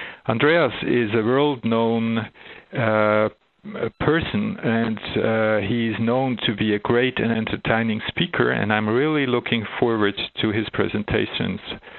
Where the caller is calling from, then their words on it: Zurich, Switzerland; I'm speaking from Zurich, Switzerland